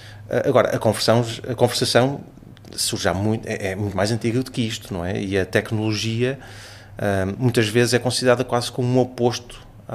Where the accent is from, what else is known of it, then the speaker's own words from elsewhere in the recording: Sesimbra, Setúbal, Portugal; sou um peixito, quer dizer que sou de Sesimbra